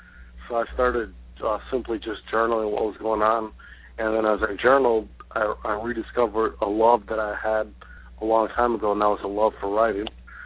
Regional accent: Wisconsin, United States; I'm from Wisconsin. She's from Minnesota, so she's a Midwestern neighbor.

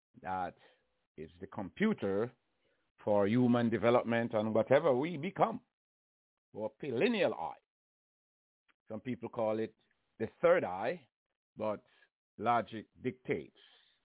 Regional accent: Jamaica; I'm from Jamaica, so expect me to use words that maybe Jamaicans and people who are accustomed to Jamaicans is likely know.

